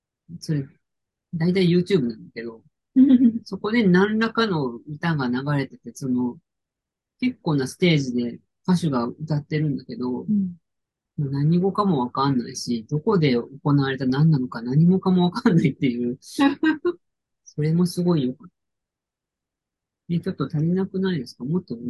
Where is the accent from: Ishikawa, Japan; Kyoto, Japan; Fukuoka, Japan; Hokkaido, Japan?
Hokkaido, Japan; うちの実家ね、結構普通にラムマトン出たんですよ。地上の食卓に。やっぱそこはうちの親同民なんだなと思うんですけど。だからなんか子供の頃からラム普通に食べてたから